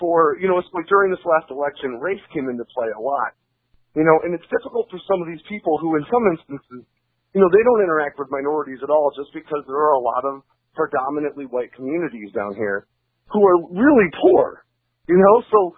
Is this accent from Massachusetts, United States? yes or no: yes; Massachusetts, United States; accent: Boston; I'm clearly from the Boston area. I'm a little too Irish for some of the people around here.